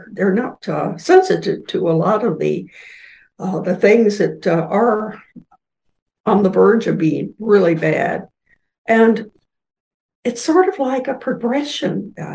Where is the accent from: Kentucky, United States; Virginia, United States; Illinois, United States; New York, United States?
Kentucky, United States; Louisville; I grew up in Louisville, Kentucky